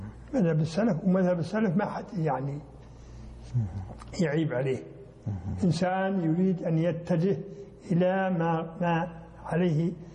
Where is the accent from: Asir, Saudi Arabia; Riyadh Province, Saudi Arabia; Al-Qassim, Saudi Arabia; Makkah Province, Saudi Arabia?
Makkah Province, Saudi Arabia; Mecca; لا، أنا ما من الكويت، أنا من السعودية، ومن البلد الفلاني، من مكة